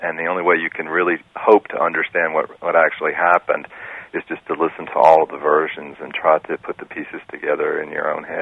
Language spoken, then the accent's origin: English; the South, United States; I didn't expect that as an American Southerner I would be embraced so warmly.